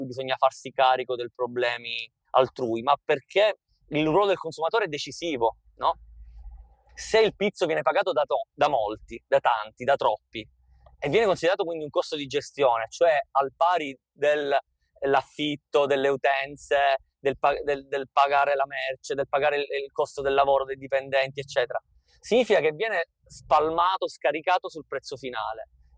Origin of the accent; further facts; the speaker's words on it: Capaci, Sicily, Italy; io sono nato e cresciuto a Capaci, avevo 13 anni quando saltò l'autostrada per uccidere Giovanni Falcone